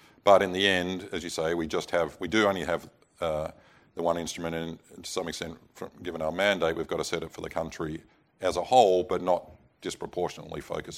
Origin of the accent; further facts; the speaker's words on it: Adelaide, South Australia, Australia; Yeah, So I'm from Adelaide